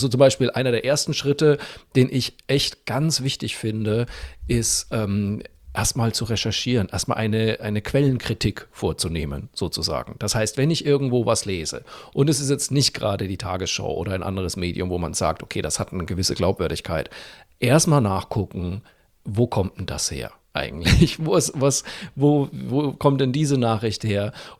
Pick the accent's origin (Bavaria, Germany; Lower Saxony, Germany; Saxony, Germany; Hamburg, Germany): Bavaria, Germany; was mir als Franke einfach extrem entgegenkommt.